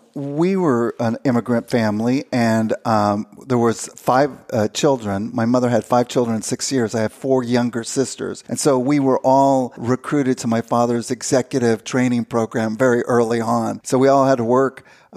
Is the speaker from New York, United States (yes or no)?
no; Kansas City, Missouri, United States; So that's where I was born. I grew up in Kansas City, Missouri.